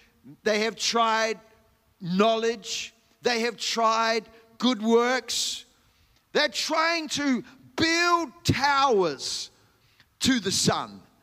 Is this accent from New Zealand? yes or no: yes; New Zealand; born there; Well, if you haven't picked up from my accent already, I was born in New Zealand.